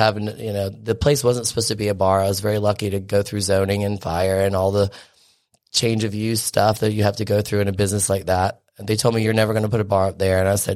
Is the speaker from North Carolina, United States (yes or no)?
yes; Winnabow, North Carolina, United States; I grew up in Winnebo, which is right past Leland.